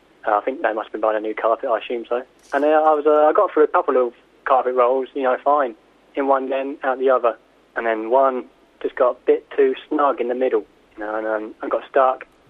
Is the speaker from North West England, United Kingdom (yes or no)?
no; Tunbridge, South East England, United Kingdom; I'm 23 and I'm from Tunbridge.